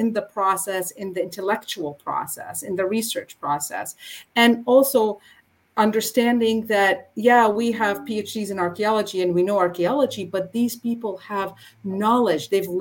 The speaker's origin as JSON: {"language": "English", "country": "Palestine", "tie": "born or raised there", "said": "I grew up in Palestine, and there was no archaeology."}